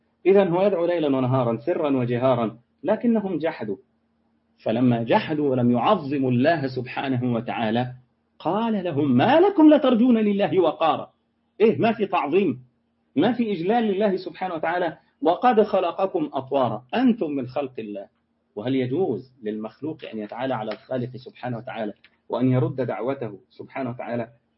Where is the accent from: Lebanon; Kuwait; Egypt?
Egypt; إحنا أول تحديد للنسل عندنا في مصر كان سنة 65